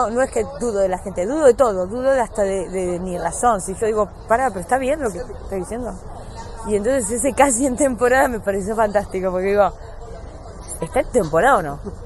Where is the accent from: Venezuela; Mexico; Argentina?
Argentina; Miramar, Buenos Aires Province; born there; yo nací en Miramar, que es una ciudad balnearia casi en temporada.